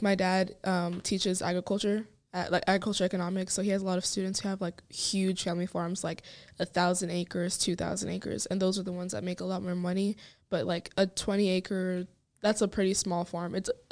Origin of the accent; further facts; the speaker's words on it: Bowling Green, Kentucky, United States; also born or lived in Rwanda; I have an interesting relationship with Bowling Green. Like I love my house, my family, and Bowling Green's pretty diverse. I'm from Rwanda.